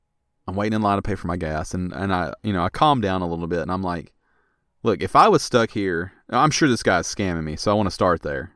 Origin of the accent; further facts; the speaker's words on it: Kentucky, United States; So where I grew up at in Kentucky, we had a Chevron that had the one bay.